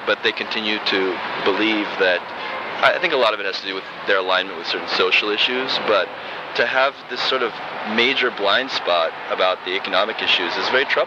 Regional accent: Manhattan, New York, United States; I came from Manhattan, yeah.

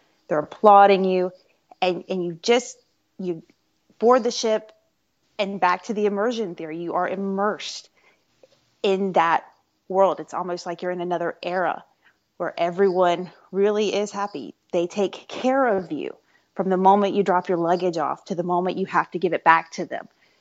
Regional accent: Florida, United States; obviously I grew up in Florida, so I've been to Walt Disney World more times than I care to admit in public.

